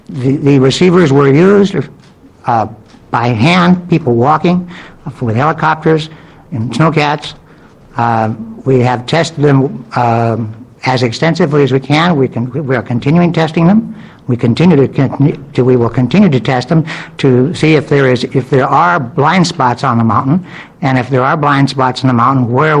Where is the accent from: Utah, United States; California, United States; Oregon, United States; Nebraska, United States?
Oregon, United States; Portland; from Portland.